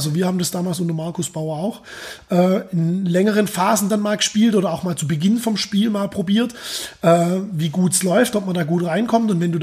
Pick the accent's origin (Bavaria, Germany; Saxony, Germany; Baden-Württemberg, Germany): Baden-Württemberg, Germany; Wißgoldingen; In Wiesgoldingen. Das ist so ein kleines Dorf zwischen Schwäbisch Gmünd und Göppingen.